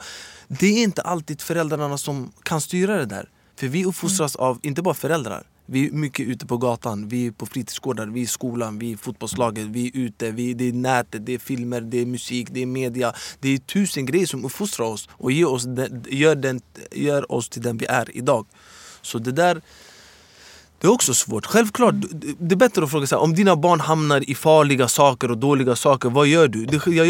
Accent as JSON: {"language": "Swedish", "town": "Stockholm", "region": "Stockholm County", "country": "Sweden", "tie": "born or raised there", "said": "Men annars jag brukar vara mycket i Stockholm. Speciellt Husby, där jag är uppvuxen."}